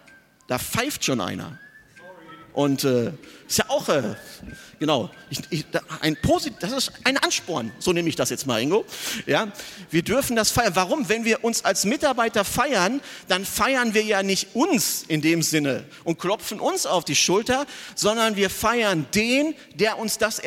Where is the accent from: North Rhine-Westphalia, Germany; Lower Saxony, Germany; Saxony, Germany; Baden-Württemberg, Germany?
North Rhine-Westphalia, Germany; Als Westfale muss ich dafür eine Lanze brechen.